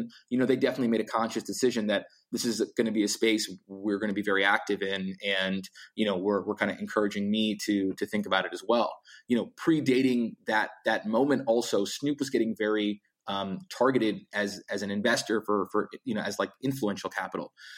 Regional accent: Boston, Massachusetts, United States; I grew up in Boston to come to Los Angeles, you know, very frequently during my college years

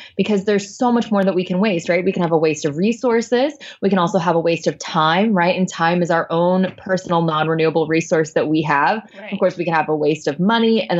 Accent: Arkansas, United States; Yeah, so I'm actually from Arkansas, which isn't really the most green progressive state in America.

